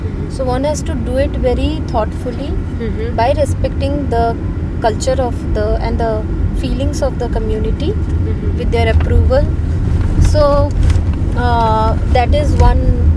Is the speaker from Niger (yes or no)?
no; Odisha, India; You see, I come from Odisha. It is one of the economically backward state of India.